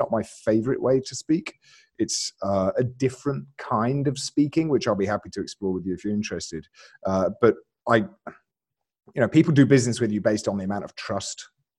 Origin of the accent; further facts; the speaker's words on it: Alabama, United States; born there; So, I was born in Alabama. And I realized that when I spoke with this accent instead, my rates just went through the roof. So now I pretend to be from the UK.